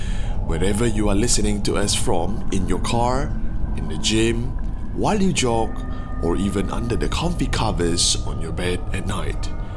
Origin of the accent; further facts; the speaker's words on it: Kuching, Sarawak, Malaysia; I am from Kuching, Sarawak, the island of Borneo